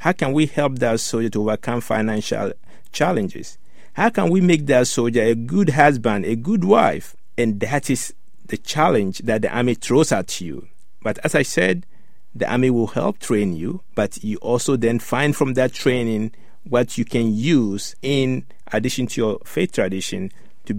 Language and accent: English; Ghana; now in United States; I grew up in Ghana, West Africa, where actually the tribe is what really drives a lot of issues.